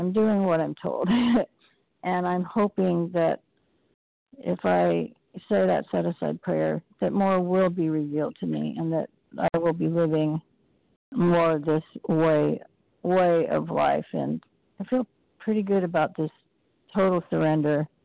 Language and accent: English; Nebraska, United States; I'm from Nebraska.